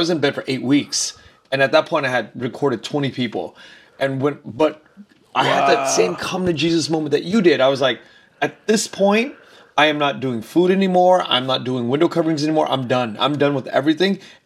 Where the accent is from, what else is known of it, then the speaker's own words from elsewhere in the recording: Los Angeles, California, United States; I grew up in Koreatown. So like I started hanging out with all these people.